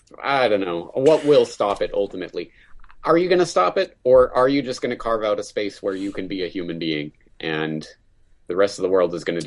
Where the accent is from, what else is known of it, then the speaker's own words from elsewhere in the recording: Canada; And look, I'm Canadian, so it kind of matters to me what's happening in Canada.